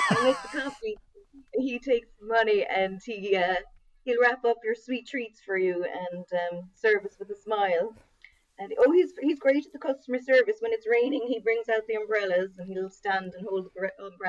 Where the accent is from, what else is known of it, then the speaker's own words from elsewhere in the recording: Munster, Ireland; growing up in West Cork as well, it's synonymous with like quality produce and homemade and artisan products.